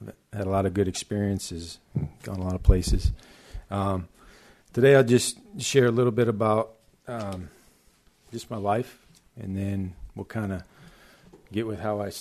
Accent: Kalamazoo, Michigan, United States; born there; So I was born in Kalamazoo, Michigan.

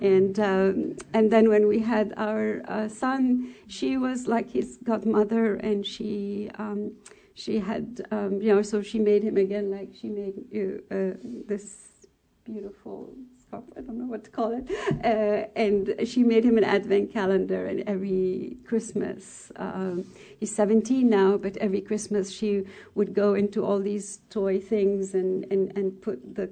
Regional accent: Egypt; English is a second language; now in United States; I'm originally from Egypt, and my mom and I, we speak French and Italian and Arabic

